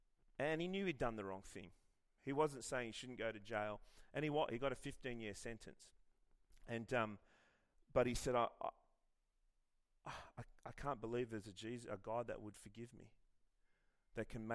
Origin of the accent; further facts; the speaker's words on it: Armadale, Western Australia, Australia; I went to Armidale. I grew up in Armidale, Kelmscott High School.